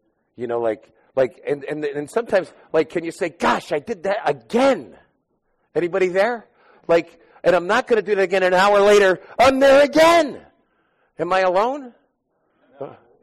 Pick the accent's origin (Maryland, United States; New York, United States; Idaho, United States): New York, United States; See, I'm from New York. I go 80 miles an hour, gusts up to 120, sometimes 140.